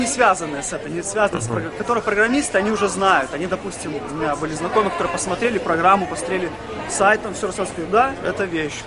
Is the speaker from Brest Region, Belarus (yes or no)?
no; Minsk, Belarus; moved away as an adult; now in Boston, United States; Вот, из Беларуси, из Минска. Ну, последнее время в Минске жил.